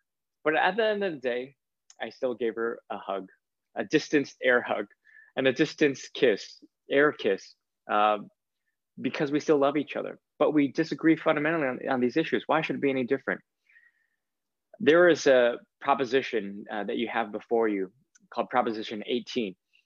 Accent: California, United States; I am an American citizen, fourth generation Californian, but I still will go to the airports during the Muslim ban and protest in solidarity.

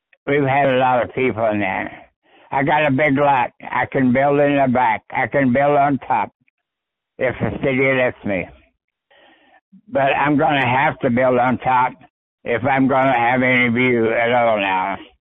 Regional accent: Ohio, United States; because I was born and raised back there near Dayton, Ohio.

